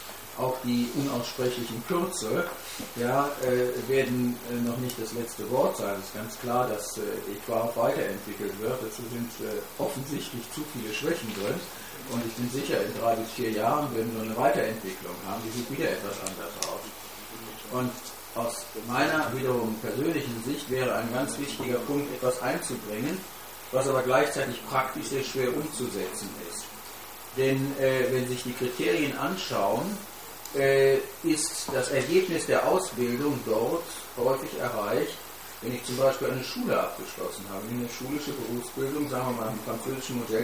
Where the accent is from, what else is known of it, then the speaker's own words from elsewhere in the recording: Germany; Wir müssen schlichtweg als Deutsche in den anderen Ländern werben.